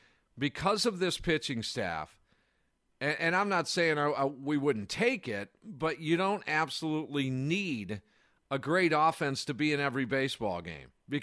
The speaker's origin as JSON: {"language": "English", "town": "Kenosha", "region": "Wisconsin", "country": "United States", "tie": "born or raised there", "said": "calling from Kenosha. And being my hometown, I would recommend those of you in that area check out a Kingfish game when you get a chance."}